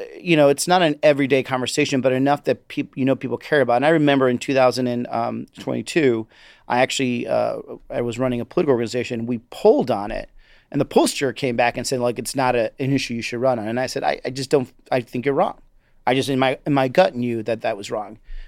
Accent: Chihuahua, Mexico; also born or lived in Chicago, United States; I was born in Chicago, but lived on in a border state called Chihuahua, Mexico. My family used to cross the border all the time to come back and forth and work.

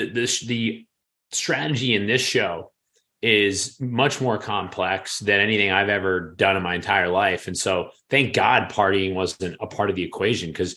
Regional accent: New York, United States; And as a New Yorker, I mean, you're basically working not only for the weekend, but you're working for the summer, right?

